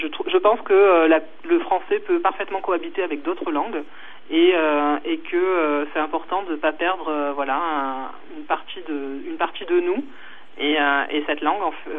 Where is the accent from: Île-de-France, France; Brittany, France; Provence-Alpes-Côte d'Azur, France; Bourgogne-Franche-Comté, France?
Provence-Alpes-Côte d'Azur, France; j'ai grandi en Provence, donc cette langue, elle faisait déjà partie, voilà, de ma vie, en fait.